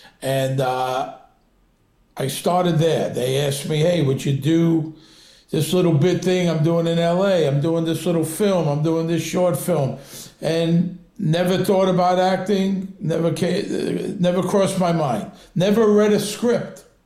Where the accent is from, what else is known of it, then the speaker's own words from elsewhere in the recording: Brooklyn, New York, United States; Well, I'm from Brooklyn, and I graduated Brooklyn College.